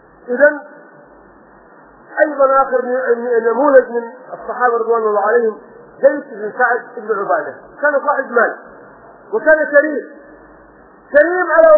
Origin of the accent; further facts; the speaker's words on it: Hadhramaut, Yemen; عندنا في حضرموت